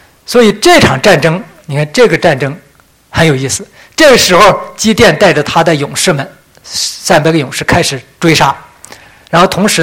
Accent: China; 这都是我们中国人善用的

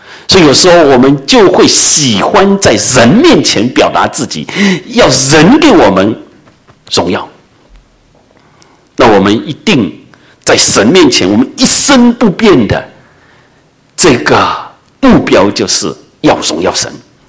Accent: China; now in Canada; 我们都是从中国移民过来的，

